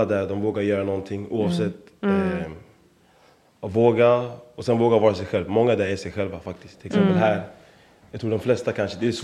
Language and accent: Swedish; Stockholm, Stockholm County, Sweden; also born or lived in New York / San Francisco / London; Jag är 29. Jag är från, eller mina föräldrar kommer från Gambia. Jag är född och uppvuxen i Skarpnäck.